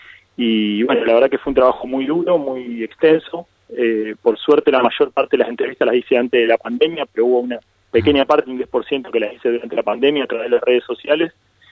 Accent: Entre Ríos, Argentina; also born or lived in Ramos Mejía / Paraná / Concepción del Uruguay; Yo en realidad nací en Ramos Mejía, pero bueno, viví en Entre Ríos más de 20 años, así que yo soy entrerriano, viví en Paraná, en Concepción del Uruguay también.

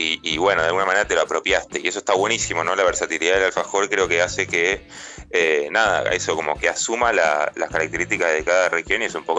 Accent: Buenos Aires, Argentina; Yo soy porteño, nunca lo había visto

